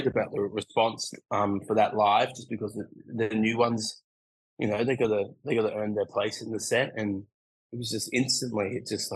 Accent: Sydney, New South Wales, Australia; now in Melbourne, Australia; I grew up in Sydney my whole life.

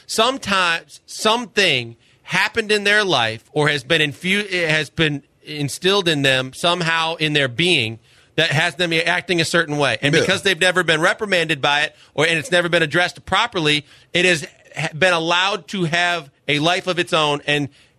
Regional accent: Chicago, Illinois, United States; also born or lived in Milwaukee; I grew up in the Midwest, Chicago, Milwaukee, and the deep dish pizza there, I say there's nothing like it.

